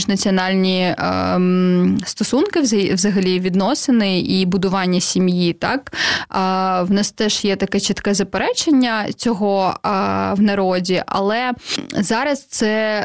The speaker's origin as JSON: {"language": "Ukrainian", "region": "Crimea", "country": "Ukraine", "tie": "born there", "said": "ми всі, хто народився в Криму там наприкінці 80-х або початку 90-х"}